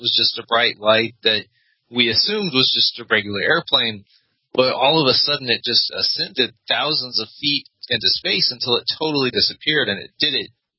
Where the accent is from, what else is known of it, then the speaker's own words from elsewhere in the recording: Roswell, New Mexico, United States; No, I was born in Roswell, New Mexico. I've never left.